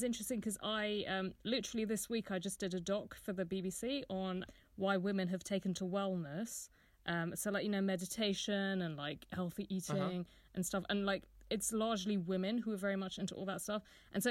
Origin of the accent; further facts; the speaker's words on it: United Kingdom; because I'm British